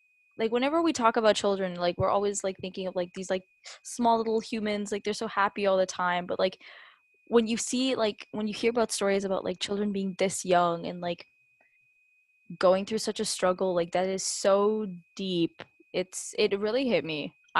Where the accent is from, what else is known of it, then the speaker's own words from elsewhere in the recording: Ireland; Because when I was growing up in Ireland, like, I never, like, I didn't know anything or anyone.